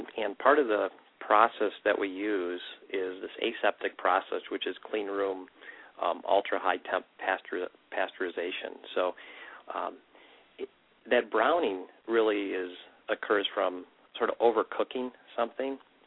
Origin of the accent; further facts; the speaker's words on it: United States; I mean, we're Americans. We like, and I'm not from Texas, but we do like to have healthy portions.